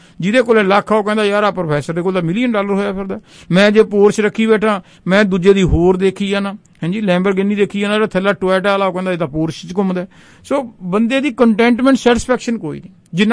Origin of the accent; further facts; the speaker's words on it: Punjab, India; moved away; ਅਸੀਂ ਪੰਜਾਬ ਤੋਂ ਆਏ ਹਾਂ, ਇੰਡੀਆ ਤੋਂ, ਸਾਡੇ ਇੱਕ ਡਿਸਟ੍ਰਿਕਟ ਹੈ ਫਰੀਦਕੋਟ, ਮੈਂ ਉੱਥੇ ਪੜ੍ਹਾਉਂਦਾ ਵੀ ਰਿਹਾ।